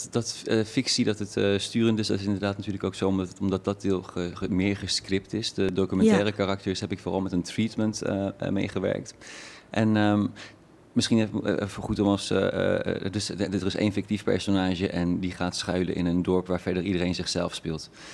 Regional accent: Iran; now in Netherlands; Ik kom uit Iran inderdaad.

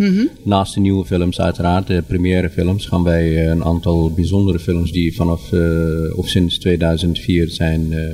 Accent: Egypt; now in Netherlands; En ik kom zelf uit Egypte, of ik heb een Egyptische roots.

